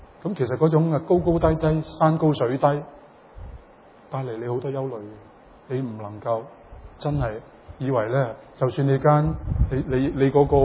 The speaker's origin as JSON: {"language": "Cantonese", "country": "Canada", "said": "如果我哋加拿大人嚟講，就覺得有少少笑話咁"}